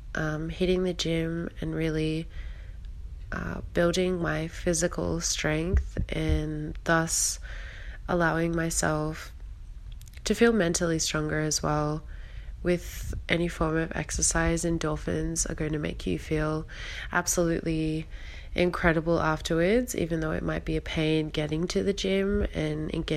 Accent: Australia; I am from Australia

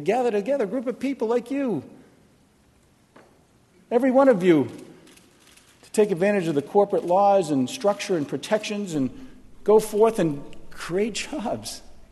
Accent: Massachusetts, United States; I am a Republican from Massachusetts. I have the scars to prove it.

